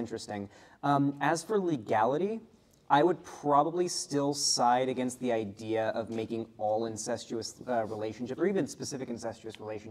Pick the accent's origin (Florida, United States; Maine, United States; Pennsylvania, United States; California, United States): Florida, United States